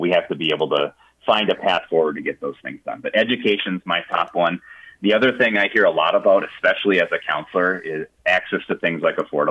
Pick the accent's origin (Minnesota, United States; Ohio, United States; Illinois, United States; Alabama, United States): Minnesota, United States; I grew up on the Iron Range, Matt, and you know, I grew up in a town that, quite frankly, had seen its best days, and that's how the people felt.